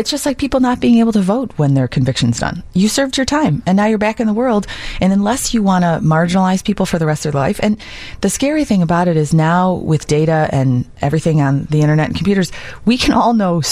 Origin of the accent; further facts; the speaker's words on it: Chicago, Illinois, United States; born there; I was born in Roseland